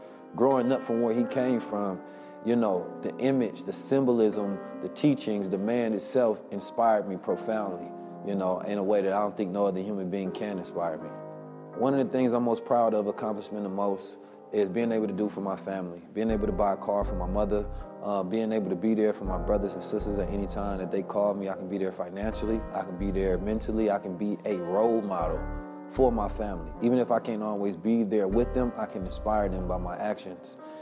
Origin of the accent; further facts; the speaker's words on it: St. Louis, Missouri, United States; When I was younger, and … growing up in St. Louis